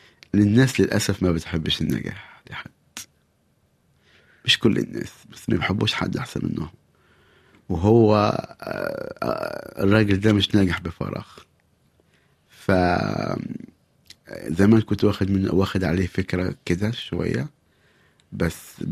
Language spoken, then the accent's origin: Arabic; Syria